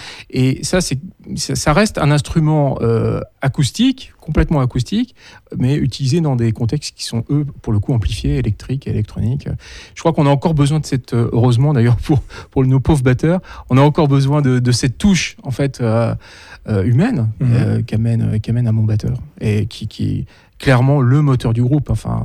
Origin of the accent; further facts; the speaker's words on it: France; moi, je suis français, je vis en France, je travaille en France